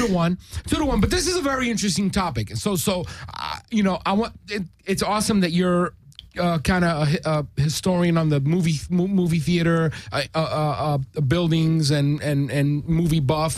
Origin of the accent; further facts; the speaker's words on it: New York, United States; I mean, from what I know, I'm a New Yorker